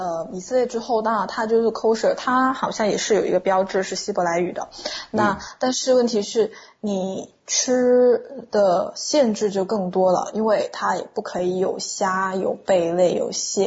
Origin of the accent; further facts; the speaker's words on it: Guangdong, China; 这个有点像我的老家的这种感觉，就广东他们不是烤乳猪吗？